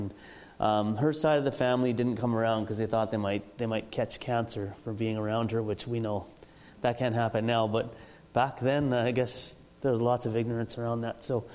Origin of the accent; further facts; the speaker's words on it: Gumti, Punjab, India; born there; So I was born in India, in a small village, probably less than 1,000 people, less than the amount of people that are on the island here.